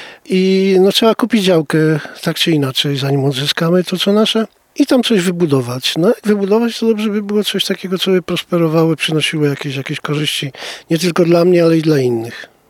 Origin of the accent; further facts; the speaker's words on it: Janki, Masovian Voivodeship, Poland; born there; Ja urodziłem się pod Warszawą w Jankach. Tam, gdzie w tej chwili stoi IKEA i te wszystkie zabudowania, te wszystkie pawilony handlowe, po lewej stronie drogi z Kielc w kierunku Warszawy